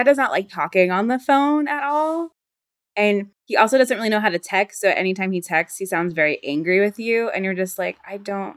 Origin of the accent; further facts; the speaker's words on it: the South, United States; we're from the South, like, and so all my uncles have like serial killer names